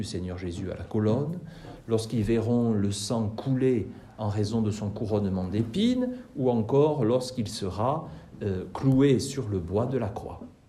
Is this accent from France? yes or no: yes; France; bien que nous sommes français et que nous avons une langue extrêmement riche